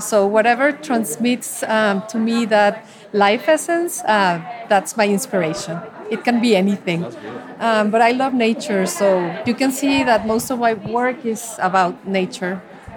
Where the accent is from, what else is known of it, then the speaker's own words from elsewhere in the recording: Mexico City, Mexico; I'm also from Mexico City. I was born in Mexico City, so I think that's part of my heritage, the bright coloring and such.